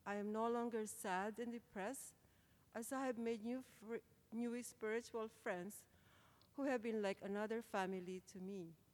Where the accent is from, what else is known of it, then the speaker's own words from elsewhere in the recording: Philippines; English is a second language; now in Canada; I was raised Catholic in the Philippines and continued to go to church when I moved to Canada.